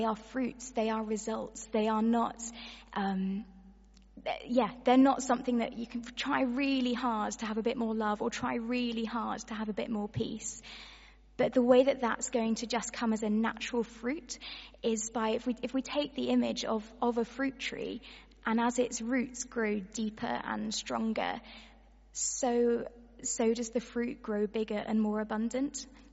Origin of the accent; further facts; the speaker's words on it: South West England, United Kingdom; I am such a country bumpkin. I grew up on Dartmoor.